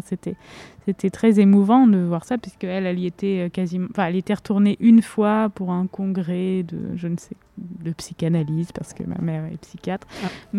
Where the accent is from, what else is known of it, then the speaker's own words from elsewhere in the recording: Nancy, Grand Est, France; born there; Finalement, moi, je suis née à Nancy, donc elle est remontée encore beaucoup.